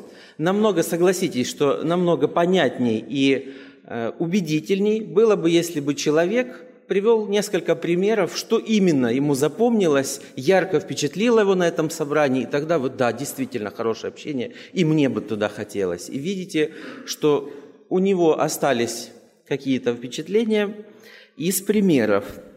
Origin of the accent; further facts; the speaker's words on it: Zheleznogorsk, Kursk Oblast, Russia; Я приехал из соседнего объединения, из Курско-Рязанского, из города Железногорска.